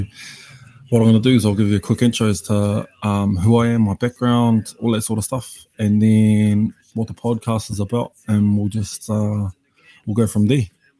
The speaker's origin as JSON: {"language": "English", "town": "Flaxmere", "region": "Hawke's Bay", "country": "New Zealand", "tie": "born or raised there", "said": "I'm from Flaxmere in Hawke's Bay, so I'm from the centre of the universe, otherwise referred to as 879. A little bit more of a background as to myself. I grew up out in Flaxmere, started my schooling here, so I went to Peterhead Primary."}